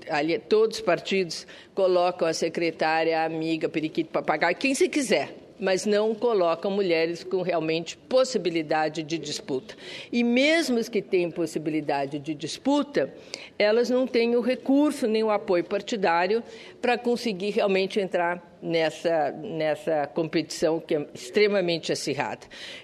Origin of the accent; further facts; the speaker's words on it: São Paulo, Brazil; pelo meu mandato pelo Senado Federal, como paulistana, fizemos em São Paulo